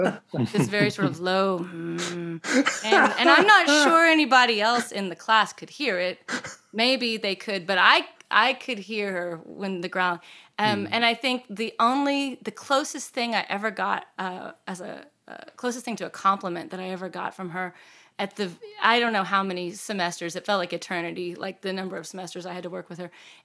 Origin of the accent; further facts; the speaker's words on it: Dallas, Texas, United States; now in Austin, United States; I am a native Texan, but I grew up in the Dallas area. So I didn't go very far.